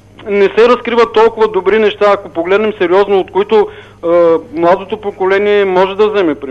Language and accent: Bulgarian; Plovdiv, Plovdiv Province, Bulgaria; и съм от Пловдив.